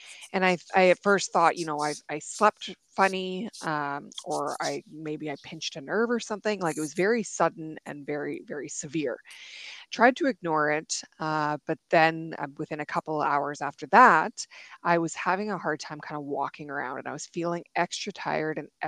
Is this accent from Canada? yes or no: yes; Drayton Valley, Alberta, Canada; now in Edmonton, Canada; I am originally from a small town, Drayton Valley, in Alberta, Canada. And now I live in a small town just kind of outside of Edmonton, Alberta.